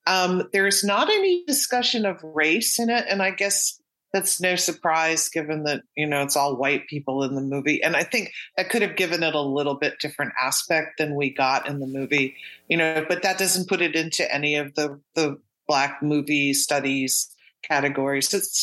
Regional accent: Detroit, Michigan, United States; they made him director of operations in Detroit, which is how we ended up growing up in Detroit.

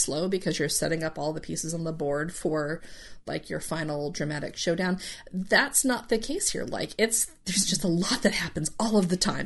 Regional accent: Bible Belt, United States; I grew up Catholic in the Bible Belt

